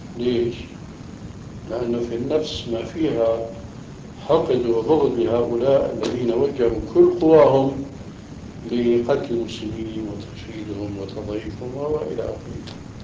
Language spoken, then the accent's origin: Arabic; Damascus, Damascus Governorate, Syria; moved away; فالشاهد هو هاجر بنا إلى دمشق، أما أنا هاجرت من دمشق بنفسي إلى هنا.